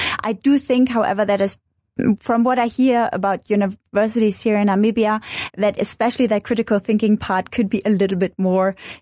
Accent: Bremen, Germany; moved away as an adult; So I was born and raised in Germany in a small northern city called Bremen. I did my study both at Boston College and Dresden University and then my master's in political communications in London.

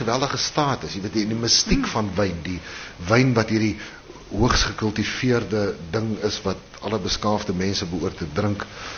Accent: Paarl, Western Cape, South Africa; born there; ek is in die Parel gebore

